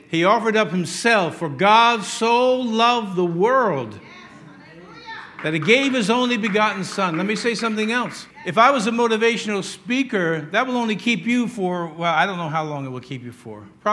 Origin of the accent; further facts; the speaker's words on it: New York, United States; But as a New Yorker, native New Yorker, when you're going against the flow, boom, people are bumping into you.